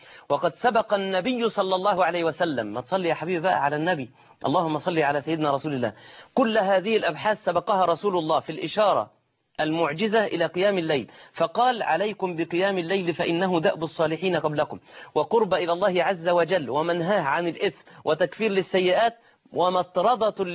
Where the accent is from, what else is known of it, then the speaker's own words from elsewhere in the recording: Egypt; بل إنني أكاد أقسم إن أهل سوريا كأنهم يجلسون عندنا في مصر.